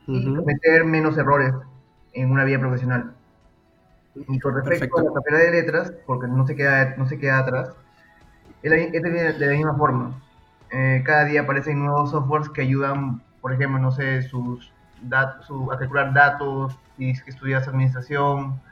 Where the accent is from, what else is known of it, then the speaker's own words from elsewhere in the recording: Tumbes, Peru; now in Lima, Peru; soy de Tumbes, tengo 22 años, estudio en la Pontificia Universidad Católica del Perú, acá en la ciudad de Lima